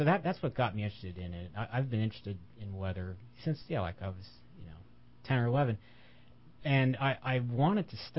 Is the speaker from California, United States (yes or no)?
yes; California, United States; I grew up in California.